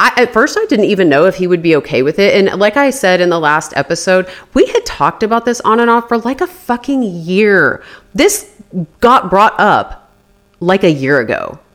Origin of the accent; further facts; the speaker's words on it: Midwest, United States; I think I grew up in the Midwest.